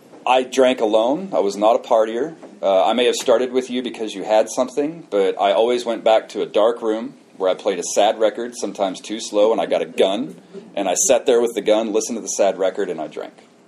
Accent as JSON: {"language": "English", "region": "Oklahoma", "country": "United States", "tie": "born or raised there", "said": "So I was born in Oklahoma, born and raised in Oklahoma."}